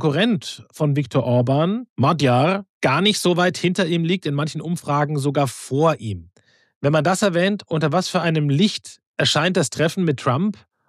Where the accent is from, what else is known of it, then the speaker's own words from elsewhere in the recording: Germany; Jetzt frage ich mich natürlich als Deutscher